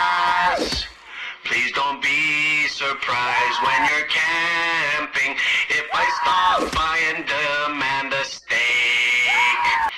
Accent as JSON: {"language": "English", "region": "Ontario", "country": "Canada", "said": "And I'm Canadian too. I'm Anishinaabe, first from Treaty 3, Northwestern Ontario."}